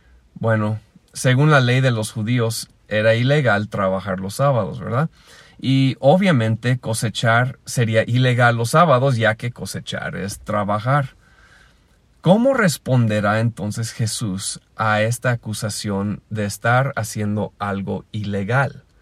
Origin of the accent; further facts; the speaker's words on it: Pátzcuaro, Michoacán, Mexico; de Pátzcuaro